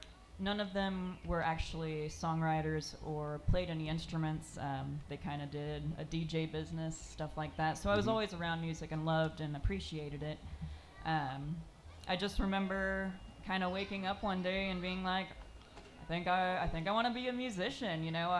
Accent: Leavenworth, Kansas, United States; also born or lived in Lawrence; now in Eureka Springs, United States; I am. I grew up in Leavenworth, Kansas.

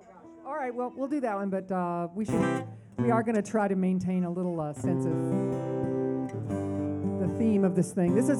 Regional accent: West Virginia, United States; anything that we do will be songs from West Virginia, because we are from West Virginia.

